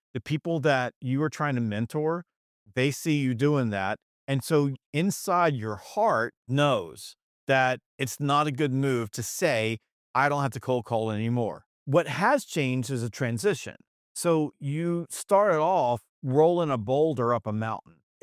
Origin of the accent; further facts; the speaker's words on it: Augusta, Georgia, United States; All right, we're from Augusta, Georgia, down here, God's country, up near Lake Lanier.